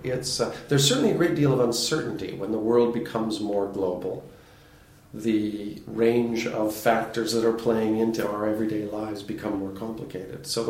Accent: Canada; And as a Canadian, I'm very aware of the importance of the beaver trade

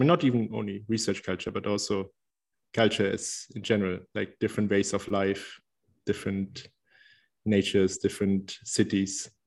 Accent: Berlin, Germany; English is a second language; moved away as an adult; also born or lived in Leipzig / Paris; which was already a little travel from my hometown, which was Berlin in Germany.

